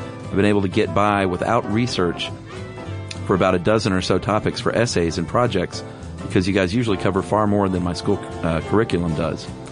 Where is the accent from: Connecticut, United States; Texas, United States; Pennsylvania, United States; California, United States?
Texas, United States; And yes, I did say y'all because I'm from Texas.